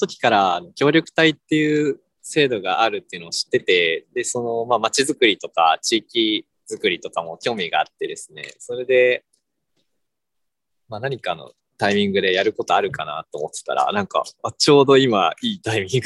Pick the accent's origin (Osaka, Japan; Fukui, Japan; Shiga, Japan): Osaka, Japan; born there; now in Hagi, Japan; 僕は生まれは大阪なんですけど、実は大学の時に、山口県にいろいろ遊びに来て、それで萩市を知った